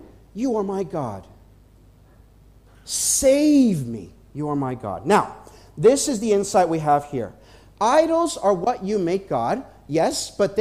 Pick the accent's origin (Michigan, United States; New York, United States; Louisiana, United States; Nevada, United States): New York, United States; he was a pastor from my hometown in New York